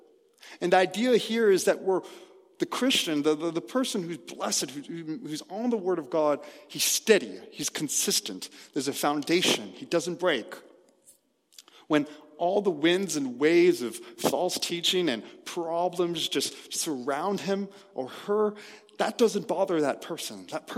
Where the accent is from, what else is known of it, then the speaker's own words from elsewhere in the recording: Toronto, Ontario, Canada; I'm a millennial from Toronto. The only fields I see are on my screensaver.